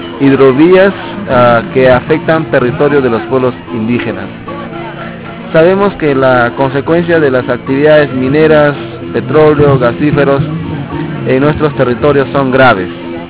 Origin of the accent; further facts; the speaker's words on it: Peru; Vengo de la frontera de Perú con Brasil y Bolivia. Soy del pueblo Shipibo y actualmente vicepresidente de ICEP, una organización indígena en la Amazonía peruana.